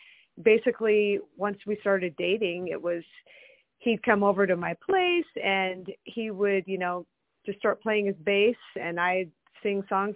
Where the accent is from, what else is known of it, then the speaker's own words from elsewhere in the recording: Washington, United States; We're from Washington. Washington State. So it's closer to go to California for us.